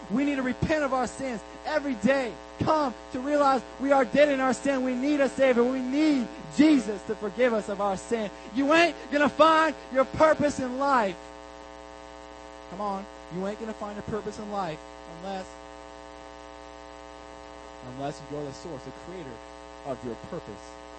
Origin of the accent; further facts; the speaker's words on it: Anchorage, Alaska, United States; also born or lived in Willow; I grew up out in Anchorage, or out in Willow.